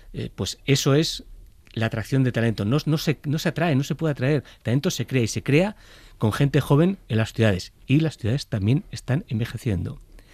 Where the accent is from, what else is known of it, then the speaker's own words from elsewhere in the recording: Zamora, Castile and León, Spain; Yo soy de Zamora, como toda la gente de Zamora, tengo familia en Vizcaya.